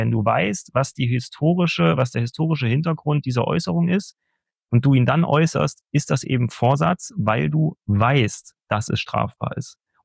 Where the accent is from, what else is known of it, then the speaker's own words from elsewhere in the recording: Erfurt, Thuringia, Germany; ich komme aus Erfurt und da ist das Konzentrationslager Buchenwald in der Nähe.